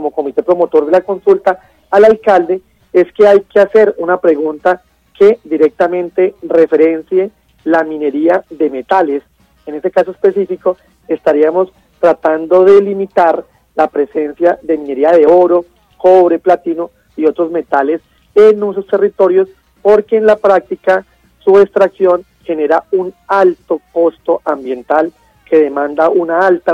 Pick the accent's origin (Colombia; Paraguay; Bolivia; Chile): Colombia; Tolima; esa es una de las dificultades que tenemos como tolimenses y como colombianos